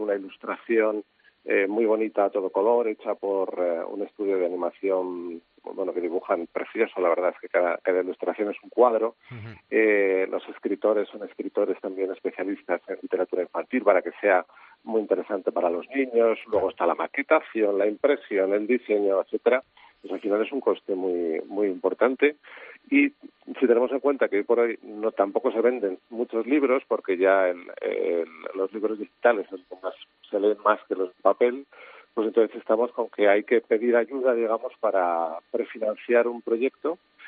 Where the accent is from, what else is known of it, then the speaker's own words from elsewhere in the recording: Spain; tenemos una autoestima como ciudadanos españoles, como españoles